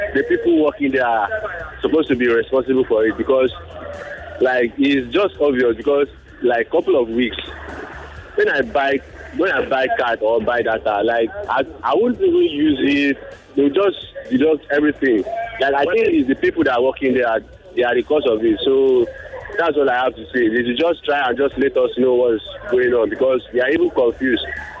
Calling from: Ijora, Lagos, Nigeria; I'm calling from Ijora.

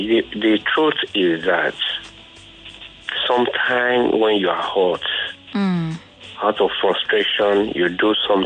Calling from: Lagos, Nigeria; I'm calling from Ajah, Lagos.

